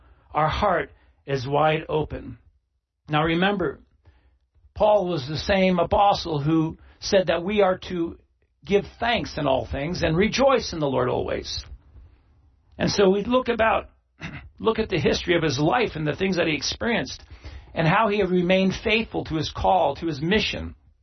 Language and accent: English; New England, United States; I'm glad to be living here in the Northwest, because, well, I grew up in New England.